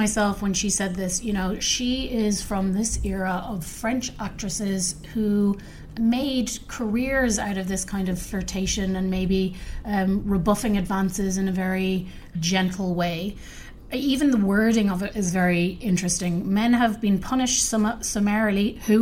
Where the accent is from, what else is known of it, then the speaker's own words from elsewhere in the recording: Ireland; I studied law in Ireland